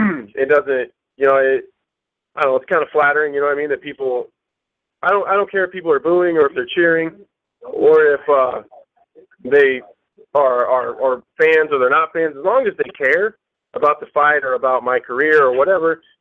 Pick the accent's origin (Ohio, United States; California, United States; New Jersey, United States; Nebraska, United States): Nebraska, United States; Omaha; You know, he's from Denver, I'm from Omaha. It's just about 7 hours away.